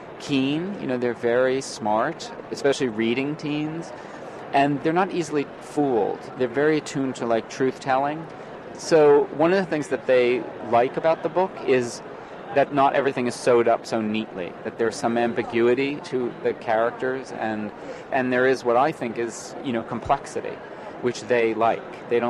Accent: New Jersey, United States

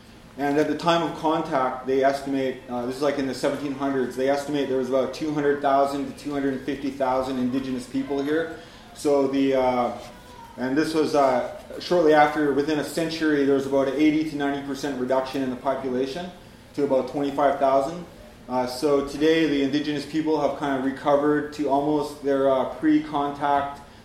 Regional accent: British Columbia, Canada; I'm from the Kwakwaka'wakw Nation. Acknowledge that I'm on Coast Salish territory.

